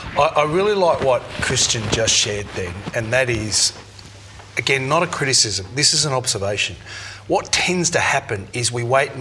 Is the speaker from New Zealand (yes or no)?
yes; New Zealand; now in Australia; I love Australia. I'm a Kiwi of it, but I've lived here most of my life.